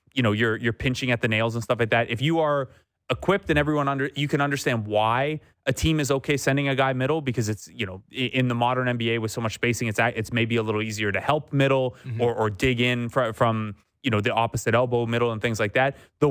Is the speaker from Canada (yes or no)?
yes; Canada; as a Canadian basketball community